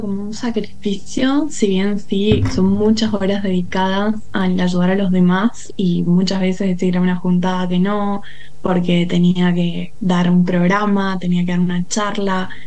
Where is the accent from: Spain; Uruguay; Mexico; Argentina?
Argentina; Luján de Cuyo, Mendoza; yo soy de Mendoza, como dijiste, de Luján de Cuyo, estoy viviendo acá. Tengo 18 años, recién cumplidos